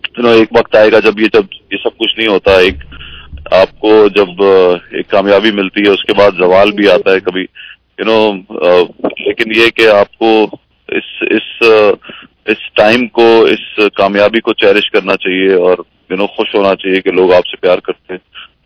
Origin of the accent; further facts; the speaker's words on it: Punjab, Pakistan; میں پنجابی ہوں